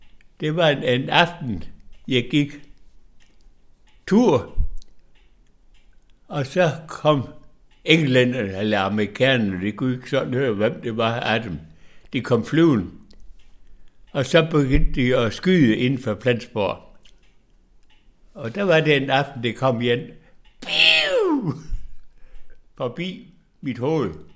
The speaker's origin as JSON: {"language": "Danish", "region": "Region of Southern Denmark", "country": "Denmark", "said": "Det har jeg lært, og selvfølgelig respekteret som gammel sønderjyde."}